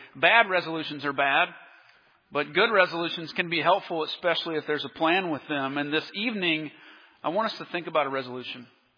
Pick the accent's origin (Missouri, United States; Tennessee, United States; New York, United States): Tennessee, United States; Nashville; I grew up in Nashville, Tennessee, and I grew up on a little cul-de-sac in just a normal suburb.